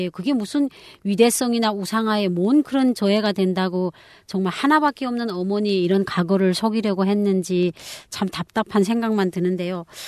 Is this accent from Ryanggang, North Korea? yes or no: yes; Pungsan, Ryanggang, North Korea; 예, 풍산군.